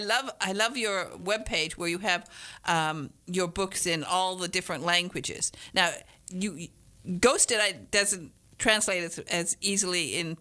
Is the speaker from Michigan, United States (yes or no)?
yes; Michigan, United States; I'm from Michigan's Northern Peninsula.